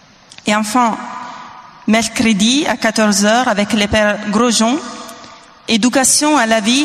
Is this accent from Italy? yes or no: yes; Italy; French is a second language; now in Beauvais, France; de Beauvais. Je suis italienne, donc pardonnez-moi un peu l'accent.